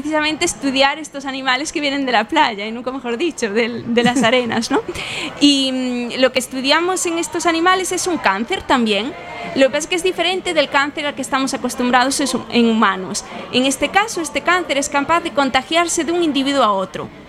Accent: Viveiro, Galicia, Spain; Yo me crié en Viveiro, que es un pueblo en la Mariña Lucense

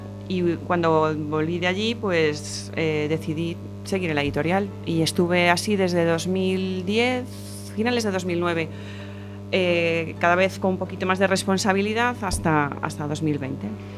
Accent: A Coruña, Galicia, Spain; also born or lived in Bilbao; Nosotros vivíamos en Bilbao, yo de hecho nací en Bilbao, aunque soy coruñesa, porque solo viví allí 3 años y yo no, eso, no, quiero decir, no tengo ninguna vinculación con Bilbao.

